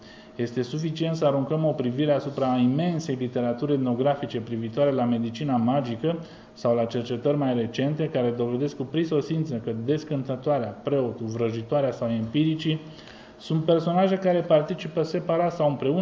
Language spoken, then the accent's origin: Romanian; Mehedinți County, Romania; din satul meu natal, din Mehedinț